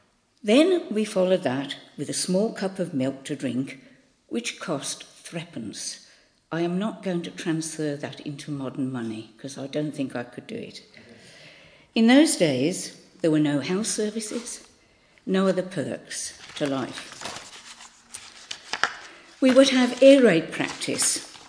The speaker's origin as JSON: {"language": "English", "town": "Birmingham", "region": "West Midlands", "country": "United Kingdom", "tie": "born or raised there", "said": "I was born in Aston, Birmingham. Aston was a part of Birmingham that was the slum area."}